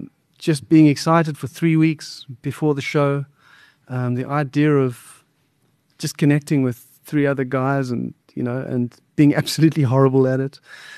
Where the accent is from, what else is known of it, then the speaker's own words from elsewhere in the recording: Hart Bay, United Kingdom; because I grew up in Hart Bay and the rain was sort of horizontal, sort of hitting the window. Hart Bay was miles away from anything.